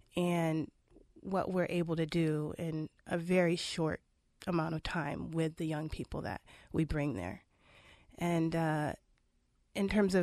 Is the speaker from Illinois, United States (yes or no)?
no; Brooklyn, New York, United States; I came from Brooklyn, New York, and I was looking for...